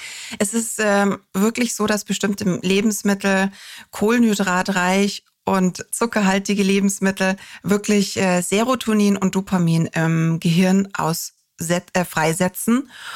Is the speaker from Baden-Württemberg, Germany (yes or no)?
no; Bavaria, Germany; ich komme aus Bayern, bei uns ist das Volksfest und die Wiesen und was weiß ich was im Vordergrund